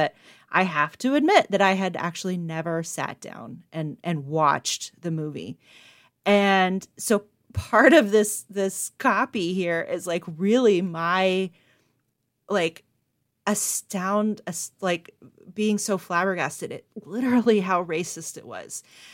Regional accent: the South, United States; Like, I was raised in the South. I was completely raised in the mythology of the Lost Cause.

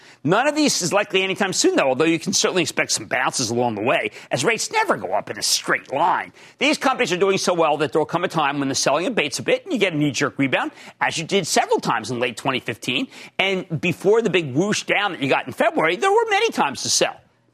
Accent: Pennsylvania, United States; We're both from Pennsylvania. We just won't be able to swing it.

